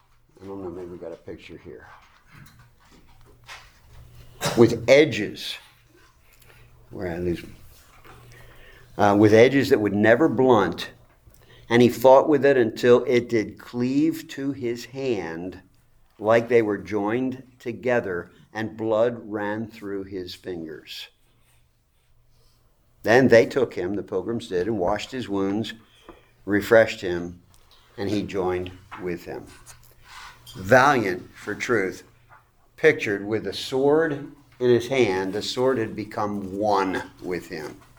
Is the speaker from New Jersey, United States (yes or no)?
yes; Collingswood, New Jersey, United States; among whom was my pastor of the church that I grew up in Collingswood, New Jersey